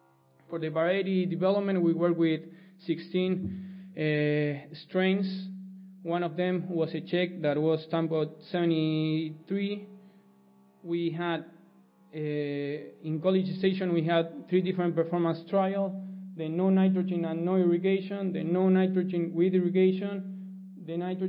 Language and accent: English; Argentina; English is a second language; I'm from Argentina, that's where my accent is from.